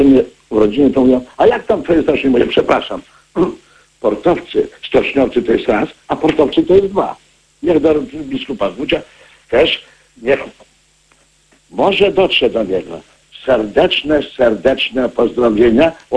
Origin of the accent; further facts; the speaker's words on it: Ciechocinek, Kuyavian-Pomeranian Voivodeship, Poland; born there; w Ciechocinie, ja się urodziłem, to jest niedaleko Torunia, tam jest parafia świętej Małgorzaty